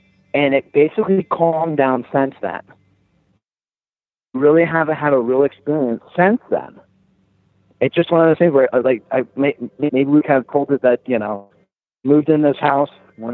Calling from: Erie, Pennsylvania, United States; from Erie, Pennsylvania.

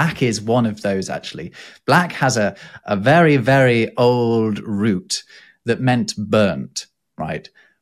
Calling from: Germany; Yeah, and I'm speaking from Germany, where it's schwarz.

